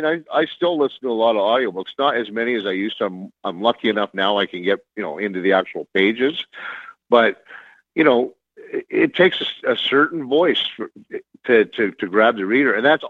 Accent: Canada; hey, listen, just let you know, I'm a writer from Canada.

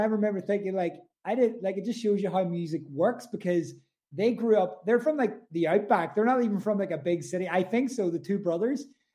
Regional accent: Ireland; accent: Irish; It's my Irish accent, bro.

